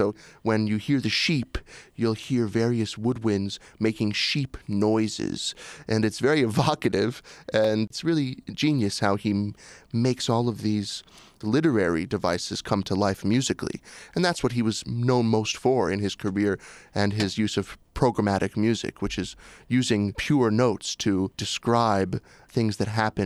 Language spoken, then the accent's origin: English; Seattle, Washington, United States; I grew up in Seattle, Washington, because my father at the time was the music director of the Seattle Symphony.